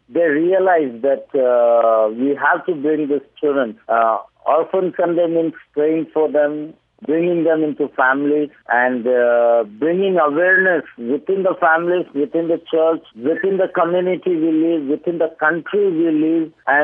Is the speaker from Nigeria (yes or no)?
no; India; English is a second language; Being an Indian, I have special heart for India.